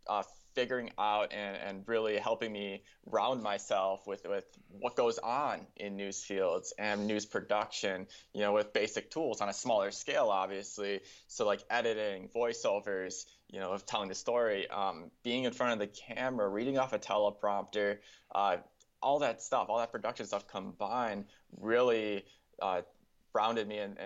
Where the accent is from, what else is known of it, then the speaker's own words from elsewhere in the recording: Kenosha, Wisconsin, United States; Kenosha. I was born in Kenosha. I've lived in Kenosha my whole life, so I really don't know any other city.